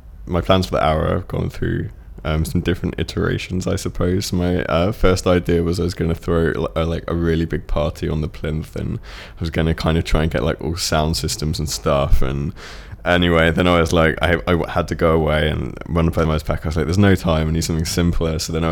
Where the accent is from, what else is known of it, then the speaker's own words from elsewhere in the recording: Tadley, South East England, United Kingdom; I was born on 21st of February 1987 and I'm from Tadley, which is in Hampshire, south of England.